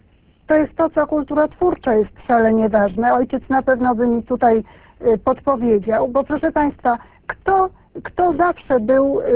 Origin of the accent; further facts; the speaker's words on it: Słupsk, Pomeranian Voivodeship, Poland; now in Gdynia, Poland; Mieszkam aktualnie w Gdyni, urodzona jestem w Słupsku i całe życie spędziłam w tamtym regionie, nie licząc studiów na SGGW.